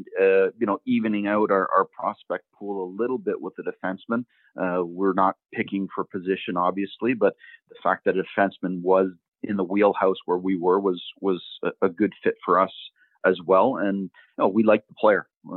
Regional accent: Ottawa, Ontario, Canada; he's from Ottawa and I'm from Ottawa as well. So I've known of him and his brother growing up in Ottawa for years.

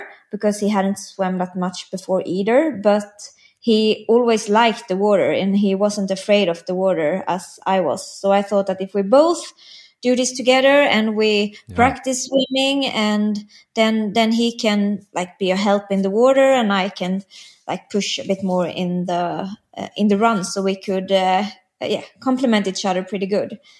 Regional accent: Karlstad, Värmland, Sweden; English is a second language; it was when they arranged a swim run here in my hometown in Karlstam

